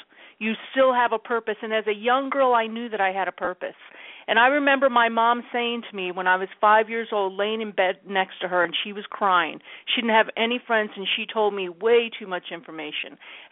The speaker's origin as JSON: {"language": "English", "region": "Michigan", "country": "United States", "tie": "born or raised there", "also_born_or_lived": "Scotland", "said": "I was born a Navy brat. I was born in Scotland. And then my parents adopted me from Scotland, my adoptive parents. They're from Michigan. And I lived with them for 18 years."}